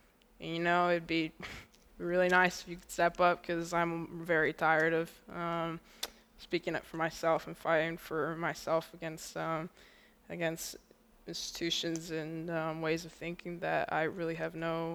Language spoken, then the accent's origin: English; Ankeny, Iowa, United States; also born or lived in Ames; I was born in Ames. I moved here the summer before my third grade year, and I've lived in Ankeny ever since.